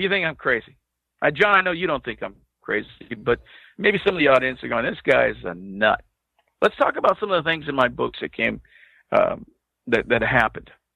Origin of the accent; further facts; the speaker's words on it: California, United States; And I'm from California. I left the city.